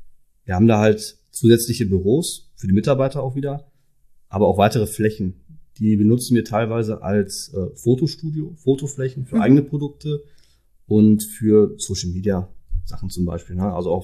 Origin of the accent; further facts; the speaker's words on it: Dülmen, North Rhine-Westphalia, Germany; born there; Ich bin 33 Jahre alt und wie das Unternehmen selbst auch gebürtiger Dülmer.